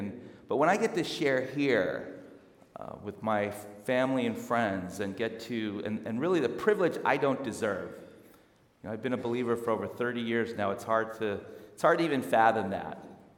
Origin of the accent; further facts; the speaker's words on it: California, United States; I come from San Fernando Valley. I was born and raised here.